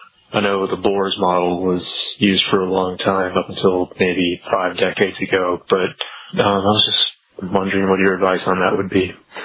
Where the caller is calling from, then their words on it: Wimberley, Texas, United States; from Wimberley, Texas.